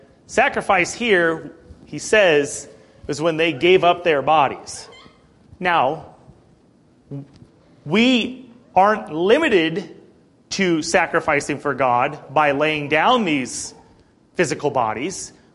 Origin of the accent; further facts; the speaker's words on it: United States; Mostly because we're American and we can have anything we want.